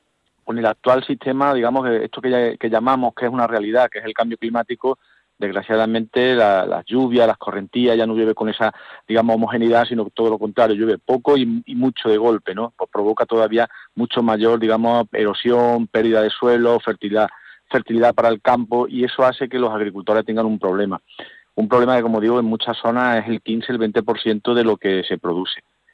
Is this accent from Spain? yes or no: yes; Andalusia, Spain; Como andaluces nos tenemos que sentir súper orgullosos